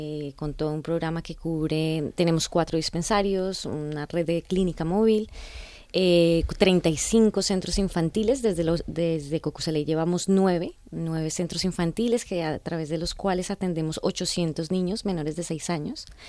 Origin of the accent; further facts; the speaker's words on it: Colombia; moved away; Acabamos de venir de Colombia. De hecho, somos colombianas. Ajá. Hace ya 15 años salimos de Colombia para vivir en África.